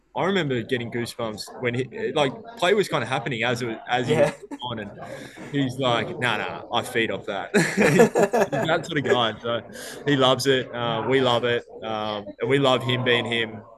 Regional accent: Melbourne, Victoria, Australia; also born or lived in Brisbane; I grew up in Melbourne, so yep. I spent the first 18 years of my life here. Then I obviously got drafted to Brisbane

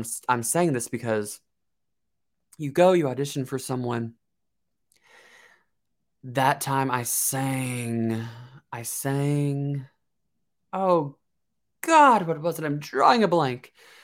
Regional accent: Kentucky, United States; I grew up in Kentucky, so kind of a bad location for if you want to be a superstar, unless you're like Jennifer Lawrence.

